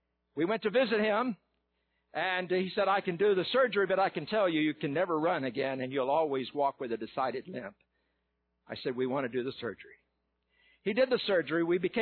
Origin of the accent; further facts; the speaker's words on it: Texas, United States; Where I grew up in Northeast Texas, we had an old saying that a picture is worth 1,000 words.